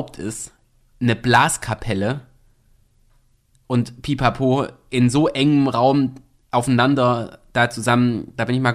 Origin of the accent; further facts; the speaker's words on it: East Germany, Germany; born there; als Ossi, ne? Als der ich mich fühle und geboren wurde.